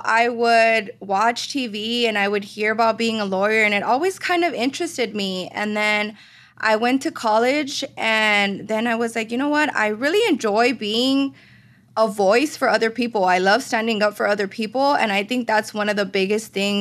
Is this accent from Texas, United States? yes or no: yes; Texas, United States; So I am from the Rio Grande Valley. I've been in San Antonio for about 10 years now